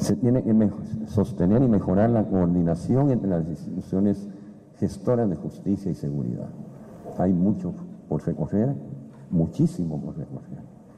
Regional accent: Guatemala; como guatemaltecos y guatemaltecas tenemos que ser responsables de financiar la seguridad y la justicia del país.

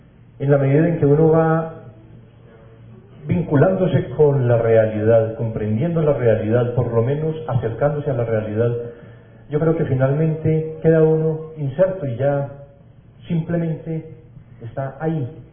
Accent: Medellín, Antioquia, Colombia; Yo soy natural de Medellín, Colombia, y una ciudad con muchas contradicciones, con muchos problemas de violencia, con muchos barrios o asentamientos de desplazados por aquella época, finales de los 60

